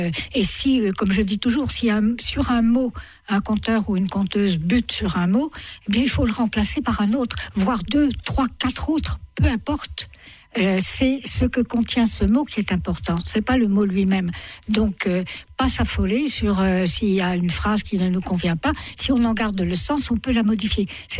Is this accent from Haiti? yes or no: no; Bourgogne-Franche-Comté, France; also born or lived in Paris; Oui, je viens de Franche-Comté. J'ai fait un grand séjour à Paris